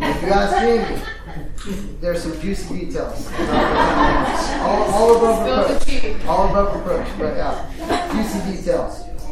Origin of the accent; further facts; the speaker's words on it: Quincy, United States; I did not grow up in this area. I grew up over in Quincy, but all six of the family members in my family have been campers here.